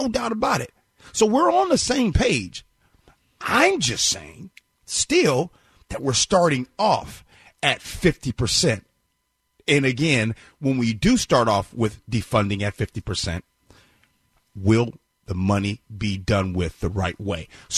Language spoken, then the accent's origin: English; Chicago, Illinois, United States; back in my hometown of Chicago, schools being closed down.